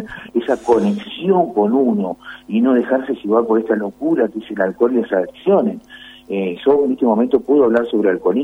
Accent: Buenos Aires, Argentina; born there; now in Villa María, Argentina; yo no soy de Villa María, yo nací en Buenos Aires

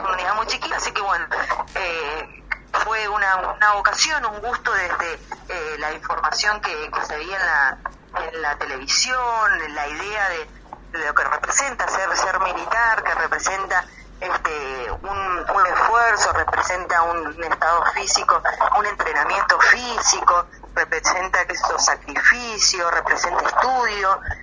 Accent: San Rafael, Mendoza, Argentina; De San Rafael, Mendoza, un departamento que queda bien al sur de la provincia.

